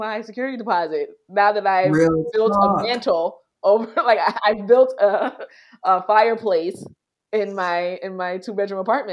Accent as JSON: {"language": "English", "region": "New York", "country": "United States", "said": "I'm from New York. So we don't trust people."}